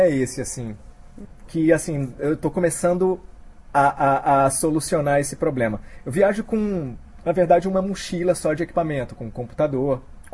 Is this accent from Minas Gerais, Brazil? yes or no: no; Brasília, Federal District, Brazil; moved away as an adult; now in Fortaleza, Brazil; eu nasci em Brasília, morei lá até os 18 anos. E depois meus pais resolveram voltar para Fortaleza. E aí eu voltei para Fortaleza também. E hoje eu moro em Fortaleza.